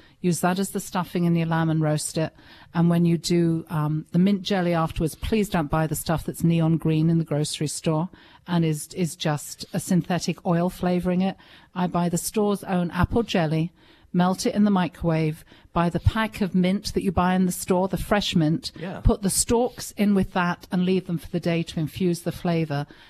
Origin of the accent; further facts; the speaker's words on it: London, United Kingdom; No, I grew up in London, but both my parents were born in Southern Ireland, and I have more family in Ireland than anywhere.